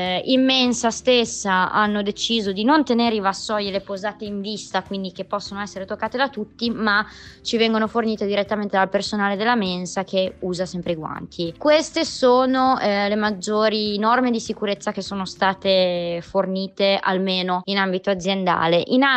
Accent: Bologna, Emilia-Romagna, Italy; now in Düsseldorf, Germany; ho 29 anni e sono originaria di Bologna, come magari si può sentire dall'accento, e però vivo a Düsseldorf in Germania.

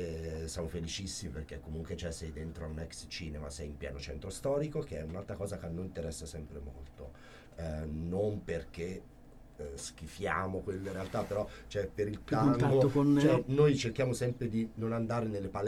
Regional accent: Montepulciano, Tuscany, Italy; all'inizio nella mia terra, Montepulciano, in Toscana

